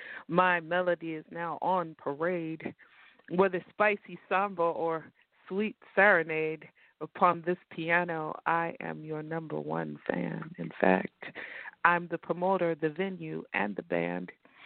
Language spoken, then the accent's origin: English; San Francisco, California, United States; Yeah, I'm from San Francisco.